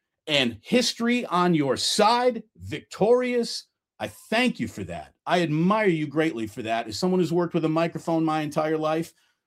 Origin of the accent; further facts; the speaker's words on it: East Coast, United States; I grew up on the East Coast, not really having a college team to root for.